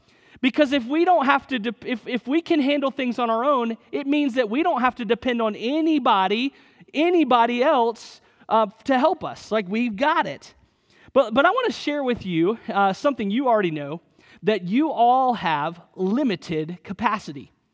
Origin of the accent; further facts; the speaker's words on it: Atlanta, Georgia, United States; I'm from Atlanta, and I recognize that you may be immediately thinking about the Atlanta Hawks when I say the word omni.